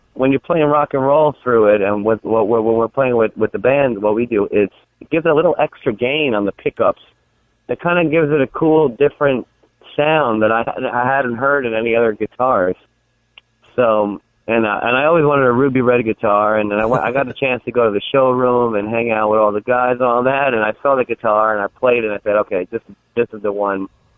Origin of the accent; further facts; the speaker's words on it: New York City, New York, United States; I'm from New York City, that's where I grew up